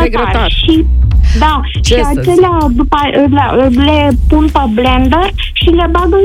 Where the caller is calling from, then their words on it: Buzău, Buzău County, Romania; sunt din Buzău.